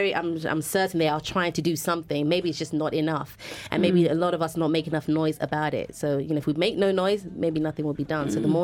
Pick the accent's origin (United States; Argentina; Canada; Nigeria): Nigeria; It doesn't matter where in the world you are, we are Nigerian.